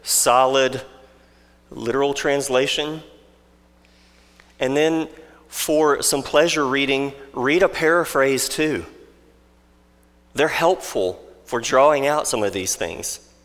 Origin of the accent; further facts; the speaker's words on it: United States; We're very proud as Americans, aren't we? I loved having that blue passport living overseas, knowing that I was from